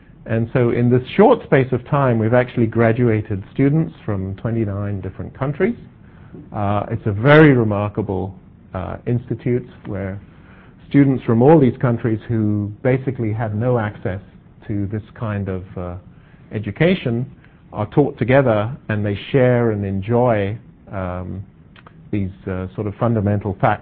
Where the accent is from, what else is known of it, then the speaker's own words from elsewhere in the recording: South Africa; So in the belief that I'm from South Africa